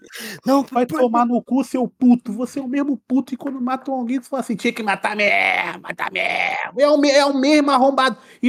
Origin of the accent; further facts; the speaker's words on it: Rio de Janeiro, Brazil; É que eu sou do Rio de Janeiro, eu fiquei pensando em algumas coisas aqui.